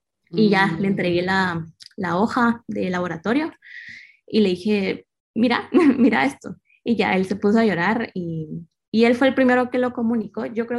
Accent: Escuintla, Guatemala; Yo soy de Escuintla, es un departamento que está a 90 kilómetros de la ciudad, o sea, tampoco es que estuviera tan lejos, pero bueno, crecí en este pequeño pueblo y crecí muy, muy encerrada en la casa

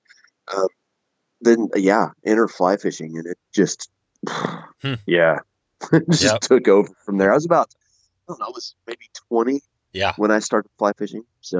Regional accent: Missouri, United States; we're from Missouri. Those Arkansas people are totally, totally different.

